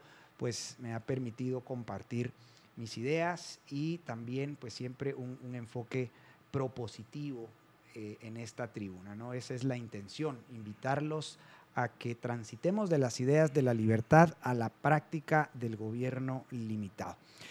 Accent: Guatemala; Somos chapines 100%. Amamos nuestro país.

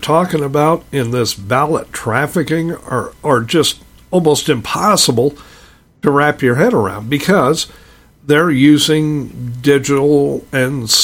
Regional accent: Nebraska, United States; moved away as an adult; now in Arizona, United States; I grew up in Nebraska. I spent over 40 years in Nebraska before I moved to Arizona, so.

